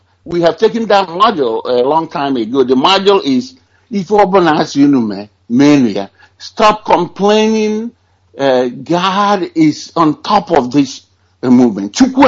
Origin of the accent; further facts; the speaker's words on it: Oba, Anambra, Nigeria; I'm from Oba, in the Demle local government area of Biafra land.